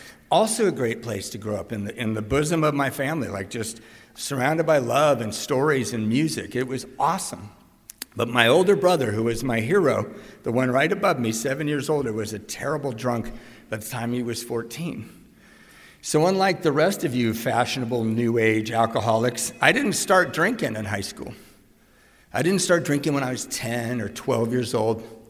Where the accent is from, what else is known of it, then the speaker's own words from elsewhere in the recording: Redondo Beach, California, United States; I grew up in Redondo Beach in the 70s and 80s.